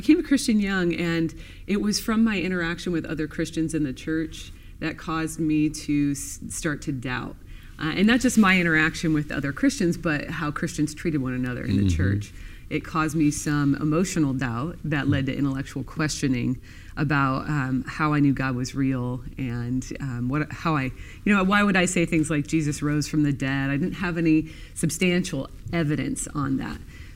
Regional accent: Portland, Oregon, United States; And I'm from Portland, Oregon.

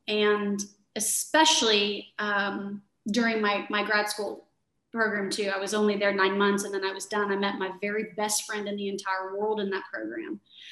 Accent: Houston, Texas, United States; I am from Houston. I went to Klein High School over on the north side

